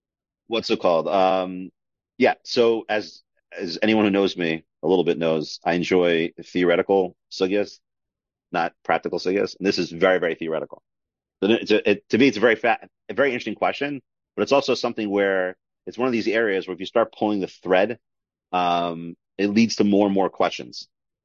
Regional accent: United States; I know I'm very American, what do you call it, egocentric.

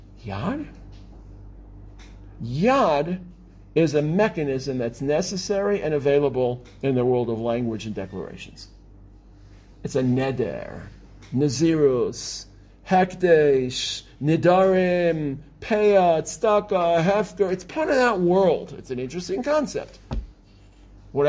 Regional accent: Brooklyn, New York, United States; I'm from Brooklyn. Okay, I know how to deal with pigeons.

